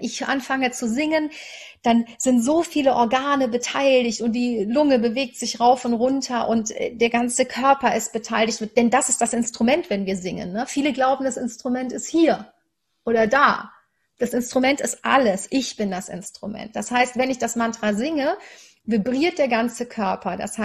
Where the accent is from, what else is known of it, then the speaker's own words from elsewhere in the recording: Cologne, North Rhine-Westphalia, Germany; Ich bin in Köln aufgewachsen, sehr katholisch